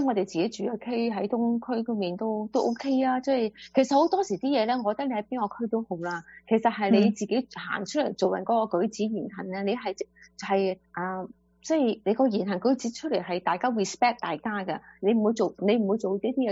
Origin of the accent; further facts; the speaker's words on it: China; 我從來都唔覺得我自己身為中國人係俾人歧視咯